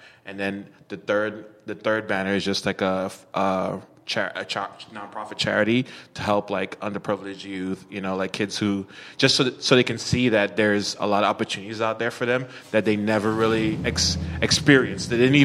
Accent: New York, United States; I'm from New York, and I'm telling you, like, this, it gets cold.

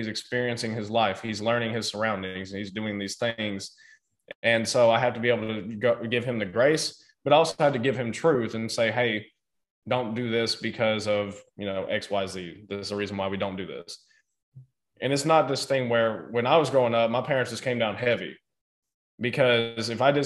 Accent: the South, United States; this thing that I think is interesting growing up in the South, especially from what I've seen, is men are expected to go to work

